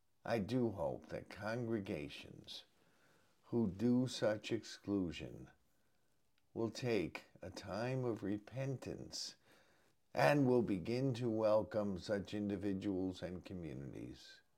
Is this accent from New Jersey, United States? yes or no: yes; Jersey City, New Jersey, United States; Growing up in Jersey City in a chronically shrinking church, congregation members would complain that no one was coming into church